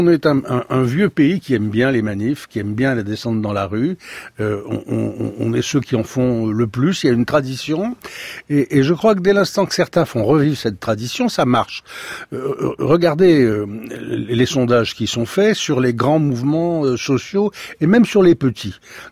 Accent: Occitanie, France; par exemple chez nous dans le Lot, il y a des routes dans lesquelles il est même pas question d'arriver à 70.

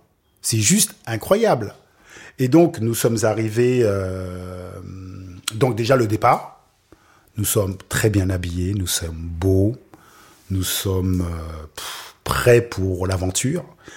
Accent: Anse-Bertrand, Guadeloupe, France; Parce que moi, je viens d'Anse-Bertrand. Il n'y a pas des pylônes électriques aussi grands comme ça.

